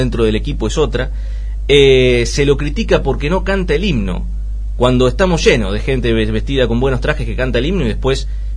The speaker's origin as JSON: {"language": "Spanish", "country": "Argentina", "said": "Esto entendido desde cómo somos los argentinos."}